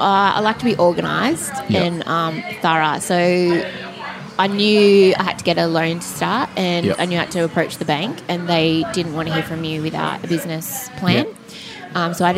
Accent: Sydney, New South Wales, Australia; So I'm from Sydney

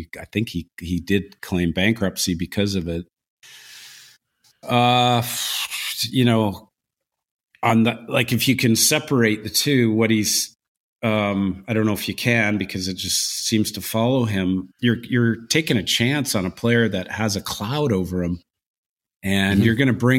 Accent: Victoria, British Columbia, Canada; I'm from Victoria.

